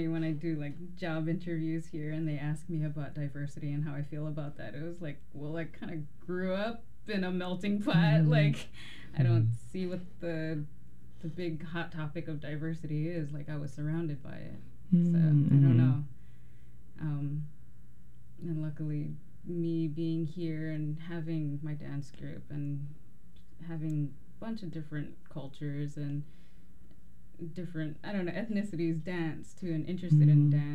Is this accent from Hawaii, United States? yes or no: yes; Hawaii, United States; I guess I don't understand the question, I guess. Like, growing up in Hawaii?